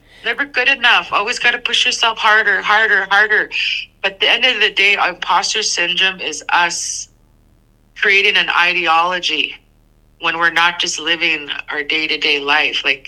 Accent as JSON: {"language": "English", "town": "Lutsel K'e", "region": "Northwest Territories", "country": "Canada", "said": "but I'm Chipewyandene from Lutzokay. You know, I represent us, Treaty 8."}